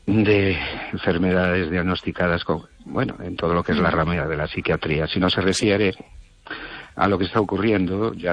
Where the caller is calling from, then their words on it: Ourense, Galicia, Spain; de Orense.